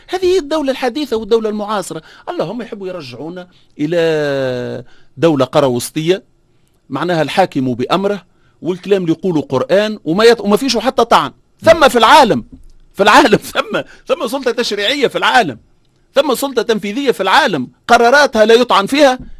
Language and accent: Arabic; Tunisia; النظام شبه البرلماني اللي عندنا في تونس